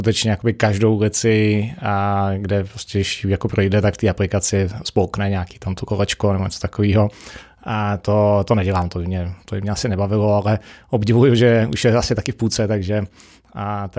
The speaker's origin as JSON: {"language": "Czech", "region": "Prague", "country": "Czechia", "tie": "born or raised there", "said": "já jsem z Prahy, jsem narozený v Praze"}